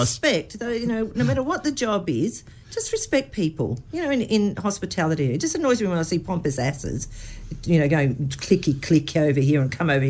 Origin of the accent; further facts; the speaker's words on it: Sydney, New South Wales, Australia; also born or lived in Launceston, Tasmania / Adelaide; No, I was born in Sydney to migrant parents.